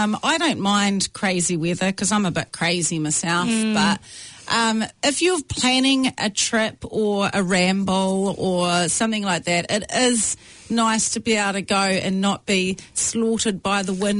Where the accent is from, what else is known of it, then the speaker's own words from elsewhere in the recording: Waikato, New Zealand; I'm from the Waikato.